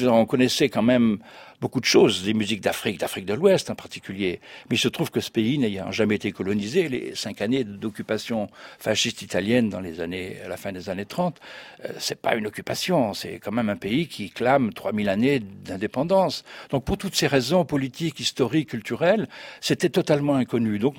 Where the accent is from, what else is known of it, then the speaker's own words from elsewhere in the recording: Addis Ababa, Ethiopia; Oui, littéralement, Addis, c'est chez moi, c'est ma maison. Je suis d'Addis.